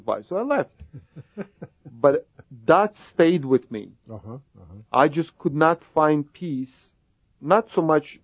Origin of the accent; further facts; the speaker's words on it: Israel; also born or lived in Canada; entire family, both distant and near family, had made aliyah to Israel. And I grew up in Israel.